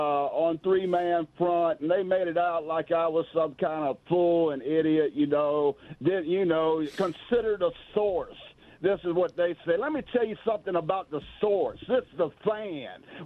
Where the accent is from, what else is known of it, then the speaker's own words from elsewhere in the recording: United States; You might be from South Florida, but I'm from Redneck Walker County. If you can survive in Redneck Walker County, baby, you can survive anywhere.